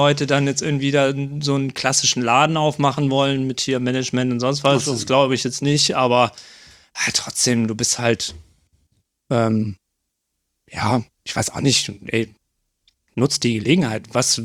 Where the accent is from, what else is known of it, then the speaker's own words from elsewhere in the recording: Donaueschingen, Baden-Württemberg, Germany; born there; also born or lived in Offenburg; Ja, also ich bin gebürtig aus Donaueschingen, habe eben ganz lange in Offenburg gelebt. Hab meinen Zivildienst dann auf dem Feldberg gemacht und ja, dann bin ich nach Konstanz gefahren.